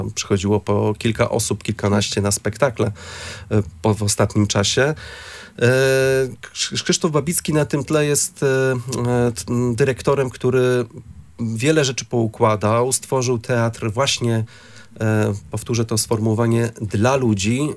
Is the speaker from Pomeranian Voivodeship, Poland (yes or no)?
yes; Gdynia, Pomeranian Voivodeship, Poland; born there; Ja jestem gdynianinem z urodzenia, nie mieszkam wprawdzie w Gdyni od lat